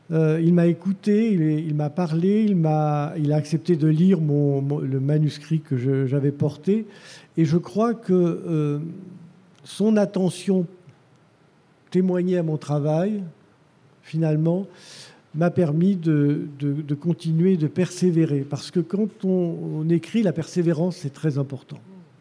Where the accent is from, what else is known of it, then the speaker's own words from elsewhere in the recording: Nouvelle-Aquitaine, France; mais moi, je viens de la Creuse.